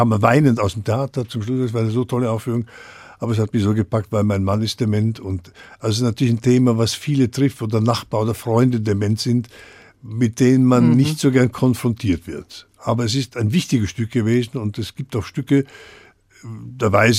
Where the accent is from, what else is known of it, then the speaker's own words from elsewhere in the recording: Vienna, Austria; Nur komme ich aus Wien, ich bin ja Wiener.